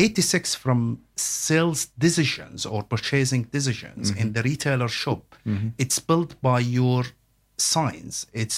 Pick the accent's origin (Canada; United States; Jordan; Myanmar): Jordan; Yes, I'm originally from Jordan.